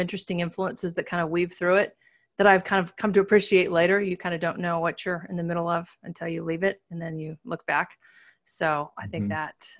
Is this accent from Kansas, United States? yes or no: yes; Beloit, Kansas, United States; And I grew up in the middle of Kansas in a small town, Beloit, Kansas, about 4,000 people.